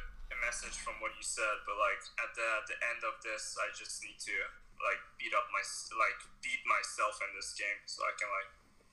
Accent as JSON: {"language": "English", "country": "Iran"}